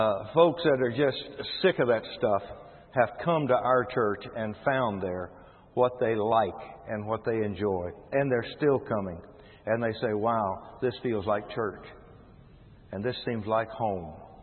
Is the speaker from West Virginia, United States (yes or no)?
yes; West Virginia, United States; Dr. Wood, in his introduction, mentioned that I'm from West Virginia.